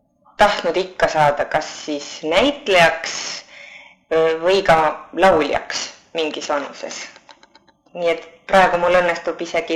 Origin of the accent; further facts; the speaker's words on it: Tallinn, Harju County, Estonia; Ma olen sündinud Tallinnas ja olen alati siin elanud.